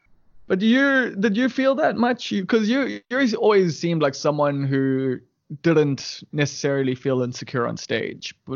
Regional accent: Umbilo, KwaZulu-Natal, South Africa; I've been the poor white because I grew up in Umbilo.

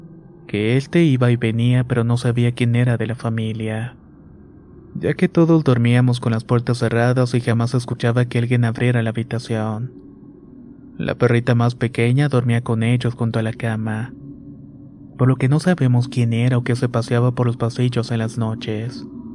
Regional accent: Ecatepec, State of Mexico, Mexico; Soy originario de Catepec, Estado de México. Tengo 27 años

